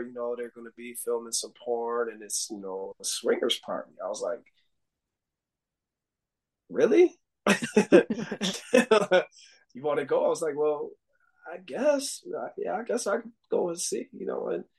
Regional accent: Buffalo, New York, United States; also born or lived in Hawaii; I was living in Hawaii, and I moved back from Hawaii back to home in Buffalo, New York.

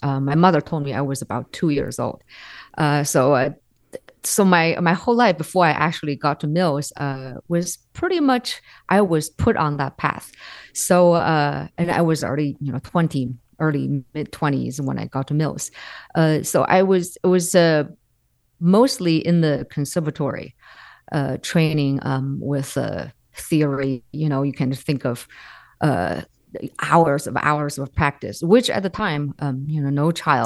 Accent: Beijing, China; now in United States; when I grew up in Beijing, that was the most transforming era of modern China. That was when I was my childhood.

